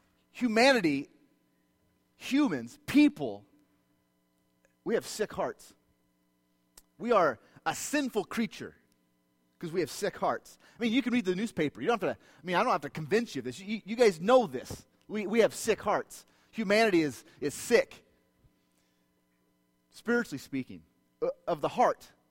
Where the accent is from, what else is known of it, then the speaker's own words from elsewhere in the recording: Ankeny, Iowa, United States; moved away as an adult; now in Brazil; We grew up, both my wife and I grew up in Ankeny. We lived in Ankeny our entire life. Our first move was to Brazil. So we went from being born and bred in Ankeny to our first move was to Brazil.